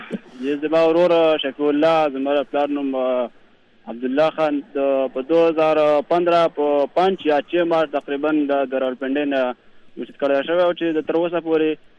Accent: Khyber Pakhtunkhwa, Pakistan; now in Saudi Arabia

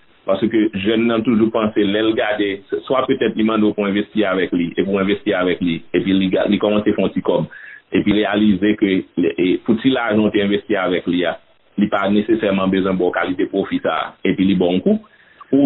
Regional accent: Plaisance-du-Sud, Nippes, Haiti; now in United States; nous sommes en Haïti, nous sommes Plaisance du Sud, donc c'est 6e section rurale de Petit-Trou-de-Nip, qu'on y est là, l'arrivée de la communauté Plaisance du Sud, Plaisance de Nip. Je suis ici aux États-Unis

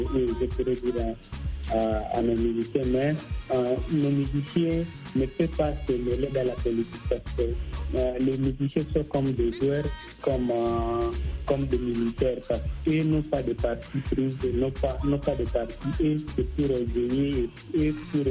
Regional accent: DR Congo; chez nous en RDC

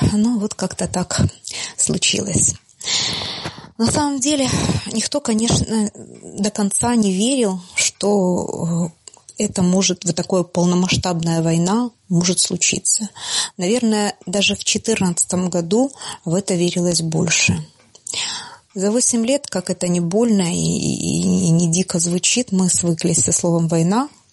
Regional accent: Kherson, Kherson Oblast, Ukraine; Я родилась в Херсоне. Это самый, наверное, южный город Украины 47 лет назад. Так исторически, наверное, сложилось, что мы достаточно такой русскоязычный регион.

